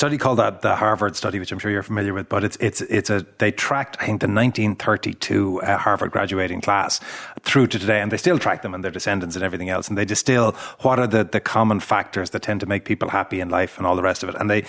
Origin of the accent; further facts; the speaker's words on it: Carlow, Leinster, Ireland; I'm here from Carlow.